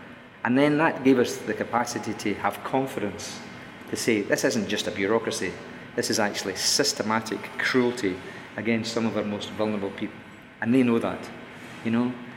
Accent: Scotland, United Kingdom; I'm Scottish, but I like the name

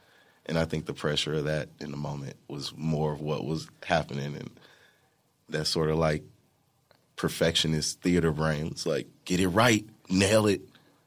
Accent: St. Louis, Missouri, United States; I'm a dude from St. Louis, Missouri

